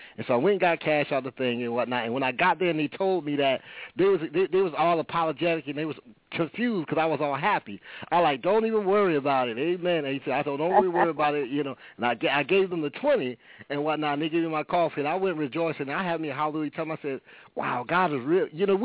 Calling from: California, United States; Kind of early. We're calling from Cali, but hallelujah anyhow.

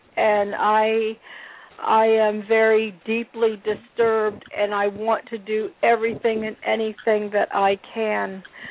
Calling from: Virginia, United States; Wounded Knee, this is … speaking. I'm calling from Virginia.

